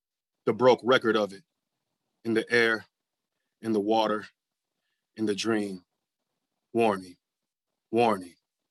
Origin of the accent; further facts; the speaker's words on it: Flint, Michigan, United States; Growing up in Flint, I've had so many ups and downs, so many ambivalent moments.